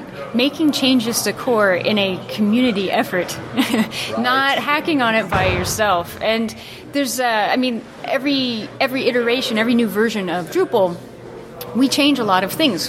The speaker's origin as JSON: {"language": "English", "country": "United States", "lives_now": "Denmark", "said": "I'm an American, but I live in Denmark."}